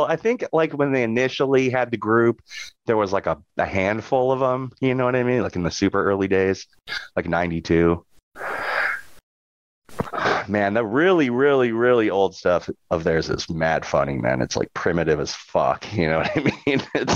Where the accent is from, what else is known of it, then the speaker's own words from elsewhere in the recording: Michigan, United States; I grew up in Michigan. So they had already taken over my high school by 1995.